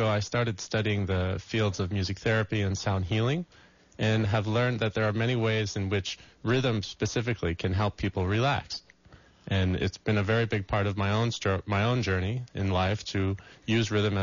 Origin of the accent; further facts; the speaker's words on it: New York, United States; So I'm definitely a New Yorker, you know, at heart from the old days, but it's been a blend of the West.